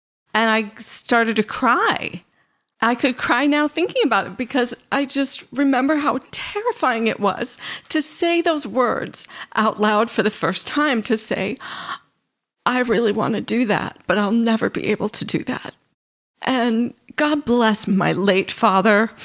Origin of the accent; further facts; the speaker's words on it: Detroit, Michigan, United States; the national tour of the musical Annie came through my hometown of Detroit.